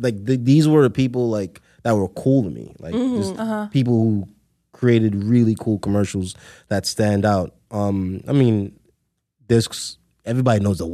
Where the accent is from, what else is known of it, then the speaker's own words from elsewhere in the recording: Brooklyn, New York, United States; born there; I was born in Brooklyn. My family is from the Caribbean, specifically Trinidad and Tobago.